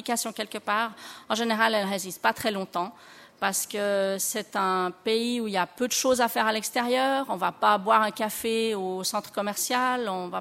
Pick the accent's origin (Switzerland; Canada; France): Switzerland; Quand je compare un peu à mon enfance ici en Suisse